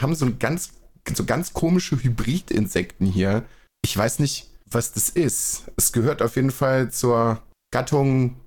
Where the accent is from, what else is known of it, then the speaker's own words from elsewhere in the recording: Dülken, North Rhine-Westphalia, Germany; Der hat mir ein paar Fotos aus meiner Heimatstadt geschickt, aus Dülken.